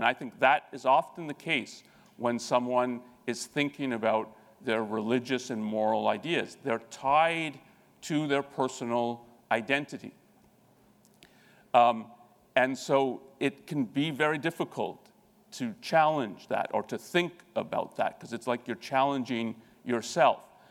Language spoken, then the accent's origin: English; Canada; born there; I'm part Indian, part German. I was born in Canada. And then I went to a French school that was sort of Catholic.